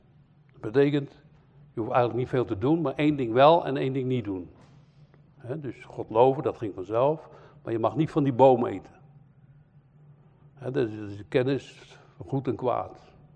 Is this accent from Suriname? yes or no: yes; Suriname; Ik kwam uit Suriname.